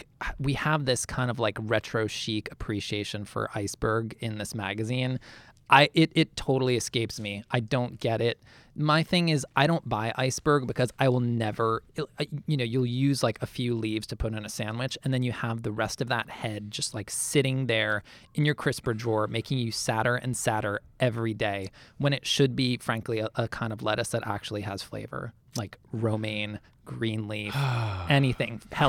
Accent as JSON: {"language": "English", "region": "Massachusetts", "country": "United States", "tie": "born or raised there", "said": "I grew up outside Boston."}